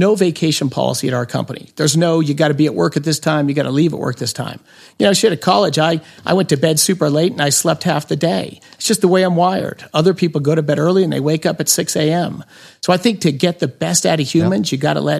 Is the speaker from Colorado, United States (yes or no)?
yes; Colorado, United States; I grew up here in Colorado. We look straight at those mountains.